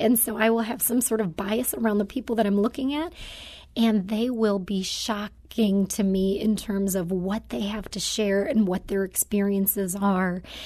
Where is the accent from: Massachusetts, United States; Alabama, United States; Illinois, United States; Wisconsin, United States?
Illinois, United States; Chicago; I'm from Chicago originally, and actually moved to St. Louis from Los Angeles.